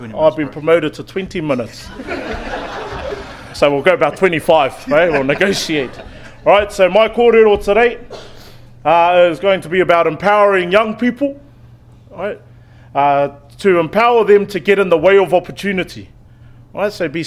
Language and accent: English; Waitakere, Auckland, New Zealand; Because I was born and raised out in Waitakere, out in West Auckland